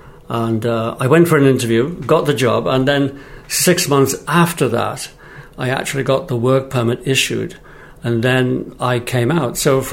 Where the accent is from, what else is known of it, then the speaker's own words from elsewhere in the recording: England, United Kingdom; moved away as an adult; now in Barbados; No, I'm English.